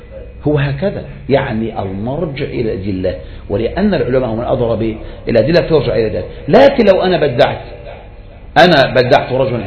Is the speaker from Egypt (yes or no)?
yes; Egypt; ولهذا مثلا بعض الناس عندنا في مصر مثلا يقول لك لا احنا لا نحكم على الشخص هذا الا اذا حكم عليه العلماء.